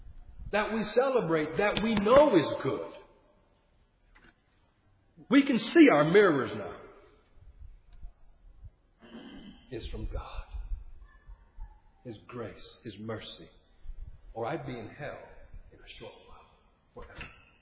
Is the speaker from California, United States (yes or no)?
yes; California, United States; Look where I come from. I'm from the Bay Area. I'm from Silicon Valley.